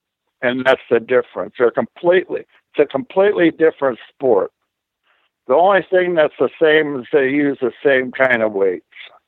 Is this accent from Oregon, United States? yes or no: yes; Portland, Oregon, United States; now in Minneapolis, United States; I moved from Portland, Oregon, where I grew up. I moved back here to Minneapolis in 71.